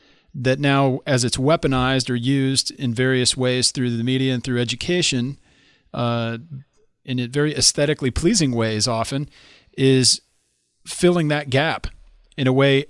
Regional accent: United States; I just want to point out that I'm an American

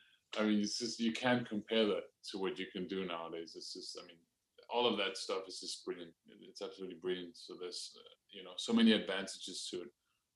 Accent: Brussels, Brussels-Capital Region, Belgium; accent: undistinct English accent; up in Brussels, although my parents are Danes. So I am a Eurotrash child. I think that's also where my undistinct English accent comes from.

